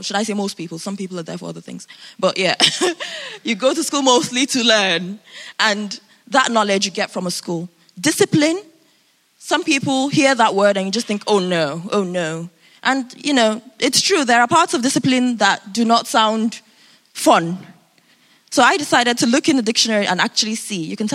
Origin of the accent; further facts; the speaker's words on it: United Kingdom; I know we're very British, and British people like to say, I don't want to be rich.